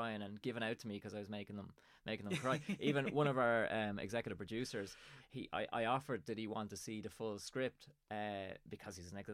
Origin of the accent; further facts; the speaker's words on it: Drogheda, Leinster, Ireland; now in Dundalk, Ireland; I live in Dundalk and I'm originally from Drogheda.